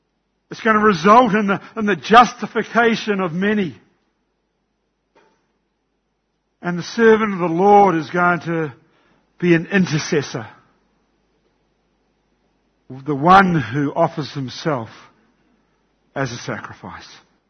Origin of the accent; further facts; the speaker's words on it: New Zealand; where I came from in New Zealand, it was a fruit bowl of New Zealand. That was my hometown.